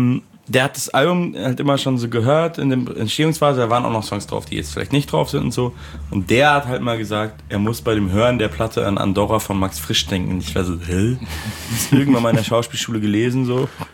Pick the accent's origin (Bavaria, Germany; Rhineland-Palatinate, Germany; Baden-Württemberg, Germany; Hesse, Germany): Bavaria, Germany; Munich; Und ich komme ja auch aus München